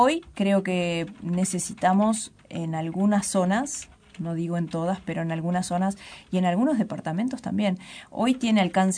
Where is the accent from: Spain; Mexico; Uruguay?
Uruguay; Soy una uruguaya más, una ciudadana más